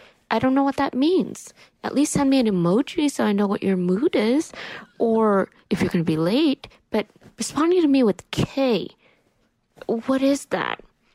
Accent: San Diego, California, United States; I'm a listener from San Diego.

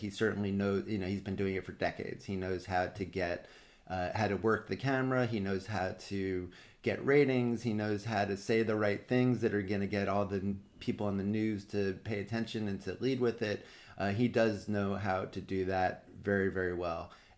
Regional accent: Brooklyn, New York, United States; now in Washington, D.C., United States; No, I'm actually originally from where you are right now. I grew up in Brooklyn Heights. And I'm a New Yorker. I'm a proud New Yorker. Even though I'm in D.C., I still am a New Yorker

